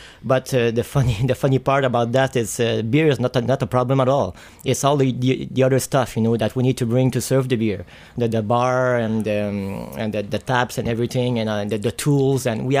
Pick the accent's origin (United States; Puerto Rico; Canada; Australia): Canada; Montreal, Quebec; I'm from Montreal, obviously.